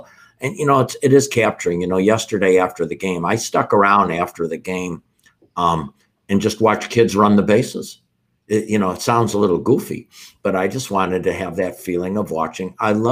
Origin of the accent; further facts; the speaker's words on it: Chicago, Illinois, United States; I'm from Chicago. So it reminded me of the White Sox jerseys that they wear sort of like that.